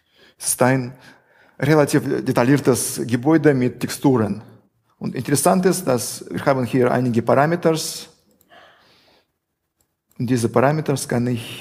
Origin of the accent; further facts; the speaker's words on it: Russia; German is a second language; Ich komme aus Russland